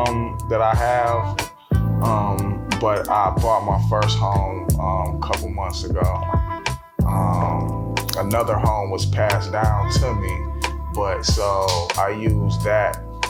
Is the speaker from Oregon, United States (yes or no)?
no; Detroit, Michigan, United States; Nah, I'm from Detroit.